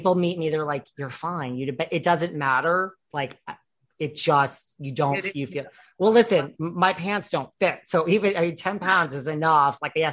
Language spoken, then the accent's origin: English; New York, United States; I'm such a New Yorker.